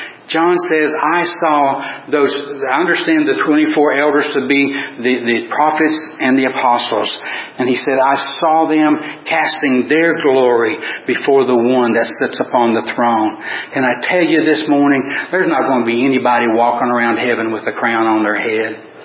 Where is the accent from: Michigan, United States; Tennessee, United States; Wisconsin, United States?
Tennessee, United States; Growing up in East Tennessee, the TVA lakes that are there, I used to do some fishing back then.